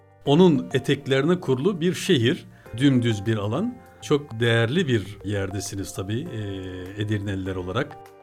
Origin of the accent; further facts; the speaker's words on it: Akdağmadeni, Yozgat, Turkey; now in Ankara, Turkey; Aslen memleketim Yozgat, Yozgat Akdağ Madeni. Ankara'da kamu görevimiz devam ediyor.